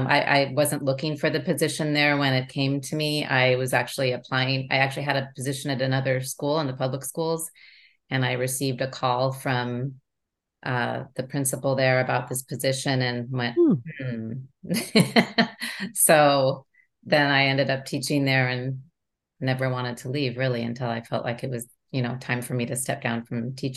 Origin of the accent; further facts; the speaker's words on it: California, United States; Well, you said … I am from California. Live in Southern California now, which is where I've always lived.